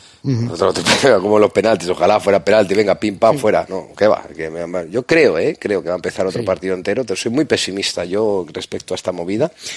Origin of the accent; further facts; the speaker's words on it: Puertollano, Castilla-La Mancha, Spain; born there; Nací en Puerto Llano y por mucho que lo intenté no me dejasteis.